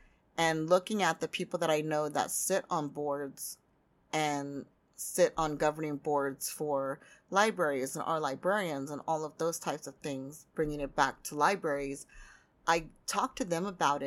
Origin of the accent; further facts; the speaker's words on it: United States; And I think for me as an American, I was really focused on getting awards from American publishing awards